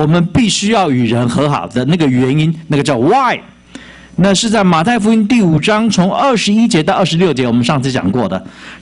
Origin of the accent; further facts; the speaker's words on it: Taiwan; 但是我们呢，我是从台湾来啊。